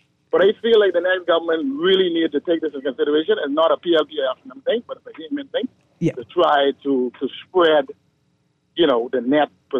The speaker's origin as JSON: {"language": "English", "region": "Exuma", "country": "Bahamas", "said": "For example, I'm from Exuma"}